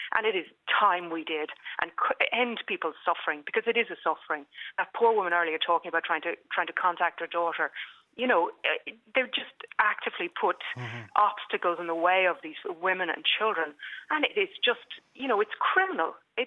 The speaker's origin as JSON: {"language": "English", "region": "County Dublin", "country": "Ireland", "tie": "born or raised there", "said": "I was able to verify that I was born in Besper, which was about, you know, half a mile from where I grew up."}